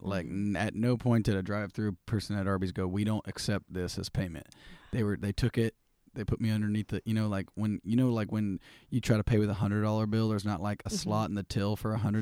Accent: Cincinnati, Ohio, United States; born there; yeah, I was born in Cincinnati, so that's kind of a way of life.

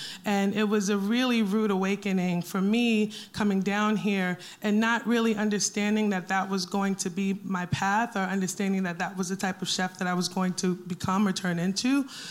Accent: New York City, New York, United States; now in Savannah, United States; When I moved here, I really wanted to just try to buy things very, very locally. And I'm from New York City, so, you know, local is sort of, you know, a state of mind.

